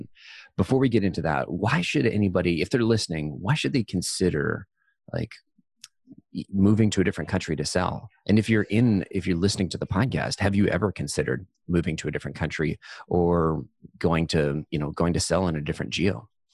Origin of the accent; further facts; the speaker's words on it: Vancouver, British Columbia, Canada; I'm in Vancouver, and a lot of people, when I say I'm from Vancouver, they're like, oh man, that's so amazing.